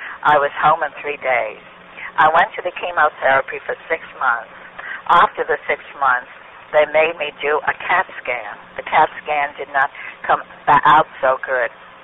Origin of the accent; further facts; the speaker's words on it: Trenton, New Jersey, United States; I am from Trenton, New Jersey.